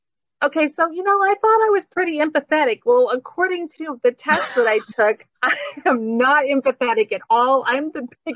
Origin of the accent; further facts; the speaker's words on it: Northern US, United States; I mean, I'm a Yankee. I'm from the North.